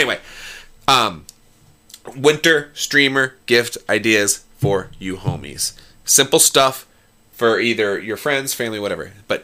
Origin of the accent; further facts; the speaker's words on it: Cape Cod, Massachusetts, United States; accent: Cape Cod; I'm from Cape Cod, guy. So, that's why I talk like this, guy.